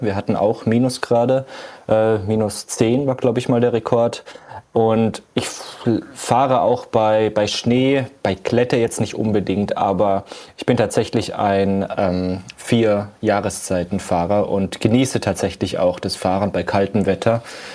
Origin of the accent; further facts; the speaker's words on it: Freiburg, Baden-Württemberg, Germany; now in Berlin, Germany; ich bin tatsächlich gerade über den Winter nicht in Berlin. Ich bin in meiner Heimat in Freiburg und wohne dort auf dem Land